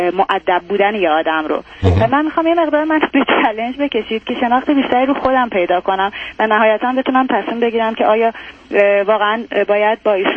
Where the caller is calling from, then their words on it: Iran; از ایرانم تماس میگیرم